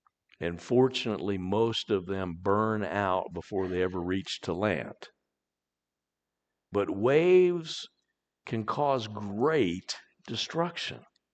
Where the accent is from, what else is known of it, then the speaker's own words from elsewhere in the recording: Chesapeake Bay, United States; I grew up on the Chesapeake Bay. Chesapeake Bay is not the ocean, but it's large enough